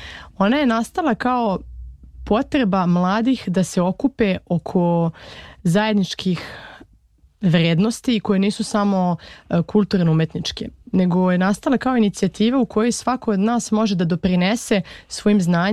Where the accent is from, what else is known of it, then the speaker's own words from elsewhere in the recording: Serbia; now in France; Pogotovo mi iz Srbije uvek volimo da pitamo jedne druge, a odakle si, i da vidimo da li imamo neke zajedničke prijatelje i poznanike. Tako da kada sam se preselila u Francusku